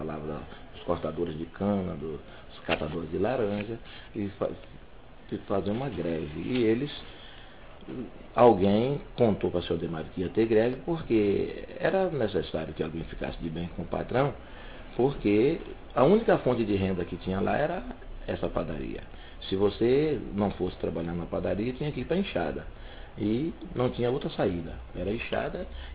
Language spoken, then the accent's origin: Portuguese; Antônio Cardoso, Bahia, Brazil; Lá na minha cidade de Antônio Cardoso